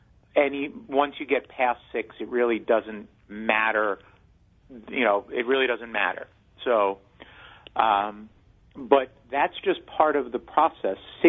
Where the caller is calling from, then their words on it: Fort Lee, New Jersey, United States; I am calling you from the Korea Ginseng Corporation East Coast Hub in Fort Lee, New Jersey.